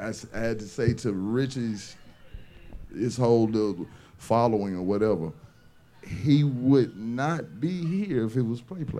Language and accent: English; Montgomery, Alabama, United States; I mean, it's the same thing where I'm from. You know what I'm saying? I'm from Alabama. I'm from Montgomery.